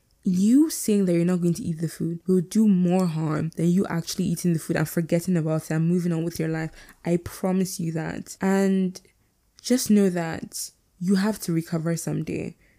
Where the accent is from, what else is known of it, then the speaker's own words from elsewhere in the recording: Delta, Nigeria; I went to Delta because I'm from Delta.